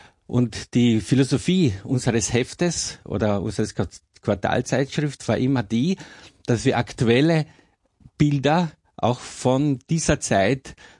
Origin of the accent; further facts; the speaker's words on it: Carinthia, Austria; Dadurch, dass ich als Kärntner Slowene und letztendlich auch relativ schnell die kroatische Sprache gelernt habe